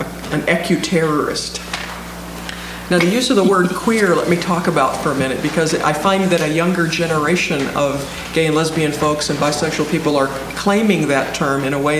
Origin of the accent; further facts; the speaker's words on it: Louisiana, United States; also born or lived in Mississippi; I grew up in the Deep South in Louisiana and Mississippi